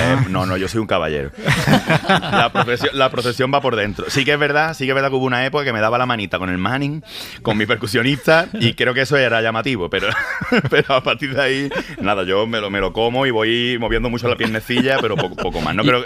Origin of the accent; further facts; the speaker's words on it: Málaga, Andalusia, Spain; Es que yo nací ya con eso. Es que soy de Málaga.